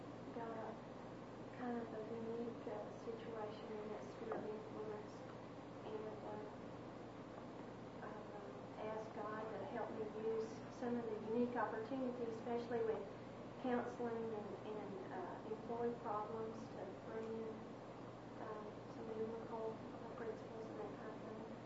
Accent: Denton, Texas, United States; I'm from Denton, Texas. And I work for a savings and loan and mortgage company in Dallas.

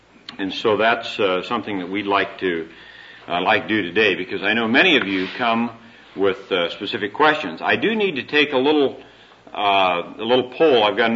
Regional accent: Colorado Springs, Colorado, United States; I'm from Colorado Springs and I'm responsible for the western region of the Navigators.

